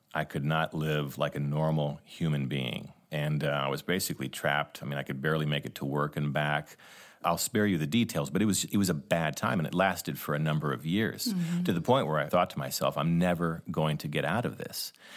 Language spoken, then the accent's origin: English; United States; I'm a combat veteran. I'm a Top Gun instructor. I'm a busy guy. And I'm an American male, right?